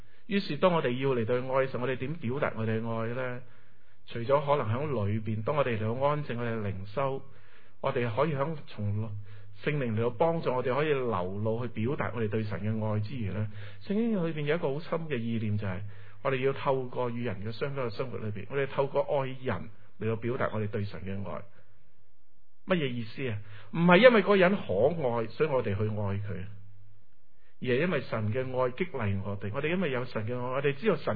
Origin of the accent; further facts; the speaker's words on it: Canada; 本身而家我当中我嚟自加拿大嘅啦